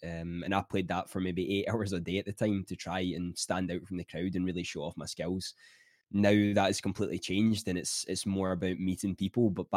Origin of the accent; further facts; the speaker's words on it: Scotland, United Kingdom; I'm a Scottish content creator, and I try to spread as much positivity as I possibly can all across social media.